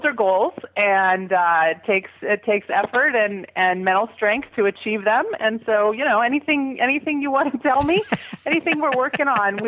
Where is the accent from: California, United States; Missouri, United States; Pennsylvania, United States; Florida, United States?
California, United States; Berkeley; from Berkeley, California